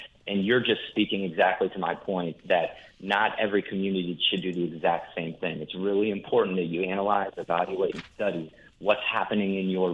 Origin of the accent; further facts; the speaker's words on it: Iowa, United States; I'm from Iowa originally, so I love the movie Field of Dreams.